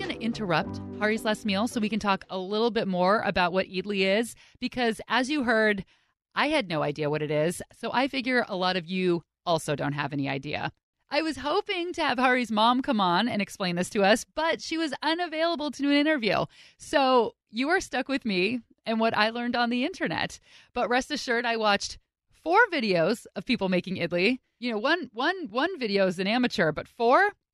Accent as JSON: {"language": "English", "town": "Pleasanton", "region": "California", "country": "United States", "tie": "born or raised there", "said": "Pleasanton in the East Bay. It wasn't a religious place"}